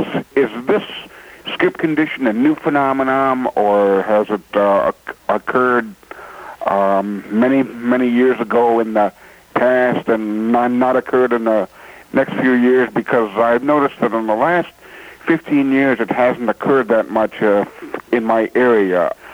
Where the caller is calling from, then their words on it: Miami, Florida, United States; I guess it was in Miami, Florida. I'm calling from Miami, Florida.